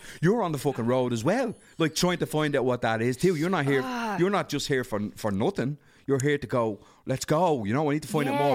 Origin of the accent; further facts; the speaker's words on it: Darndale, Leinster, Ireland; Like, I grew up in Darndale. It was tough times and we were kids and we were running around and we were barbarians